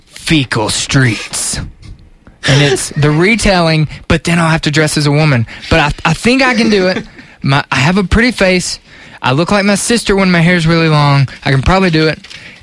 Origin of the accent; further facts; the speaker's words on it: Mississippi, United States; my home state, just ratified the 16th Amendment about a couple months ago